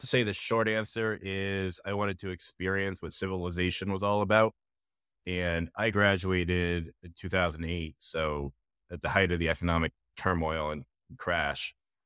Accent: Maine, United States; I was born and raised on a farm in Western Maine. You know, I went to a two-room schoolhouse

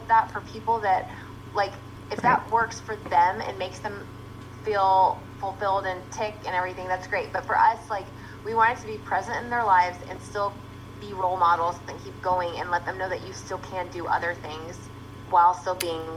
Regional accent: California, United States; and I grew up in California.

